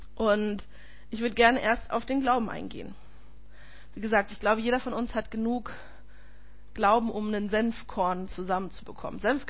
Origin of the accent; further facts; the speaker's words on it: Bielefeld, North Rhine-Westphalia, Germany; In meiner Jugend in Bielefeld haben wir jeden Freitagabend